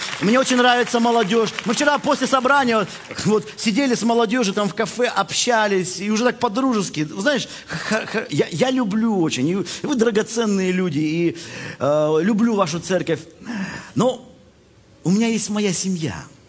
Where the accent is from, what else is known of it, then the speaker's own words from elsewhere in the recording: Yekaterinburg, Sverdlovsk Oblast, Russia; говорят, ты откуда … Я говорю, из Екатеринбурга.